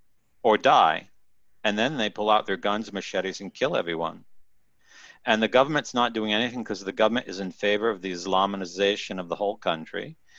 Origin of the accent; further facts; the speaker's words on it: United States; now in Italy; the man who delivered it to me here in Italy asked me where I was from, and I said I'm from the United States.